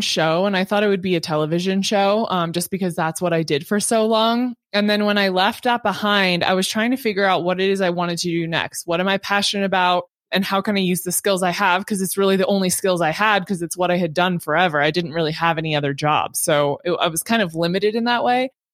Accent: Temecula, California, United States; also born or lived in Spokane; yeah, I actually only lived in Spokane until I was 3, and then we moved to Southern California. So I grew up in Temecula, which is like 2.5 hours away from USC.

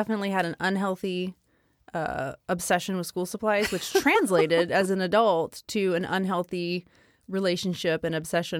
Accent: Pacific Northwest, United States; I was growing up in the Pacific Northwest, school started in September.

